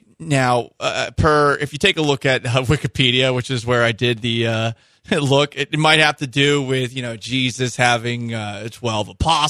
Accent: Boston, Massachusetts, United States; I always enjoyed, growing up in Boston, Nomar Garciaparra's obsessive compulsive routine as he stepped into the batter's box

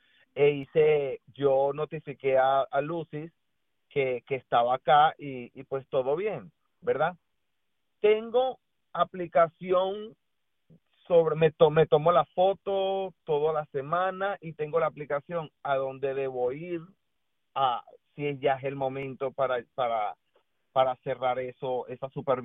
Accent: Venezuela; moved away; como vivimos una problemática juntos en Venezuela, que es mi país de origen

